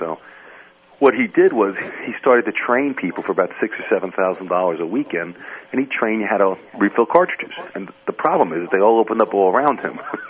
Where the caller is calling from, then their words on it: New Jersey, United States; I'm calling you from New Jersey.